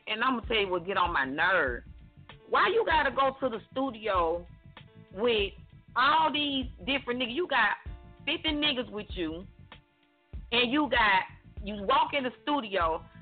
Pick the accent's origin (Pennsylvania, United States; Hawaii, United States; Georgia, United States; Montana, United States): Georgia, United States; Atlanta; I'm from Atlanta. I'm from Atlanta, born and raised.